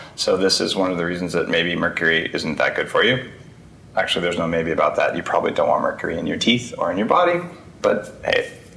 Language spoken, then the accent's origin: English; New Mexico, United States; actually in my home state of New Mexico